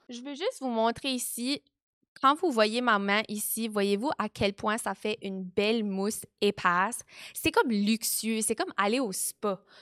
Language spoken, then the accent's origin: French; New Brunswick, Canada; moved away; quand je suis partie du Nouveau-Brunswick, je m'en allais juste comme en voyage. Tu sais, ça n'avait pas vraiment encore enregistré que je partais for good.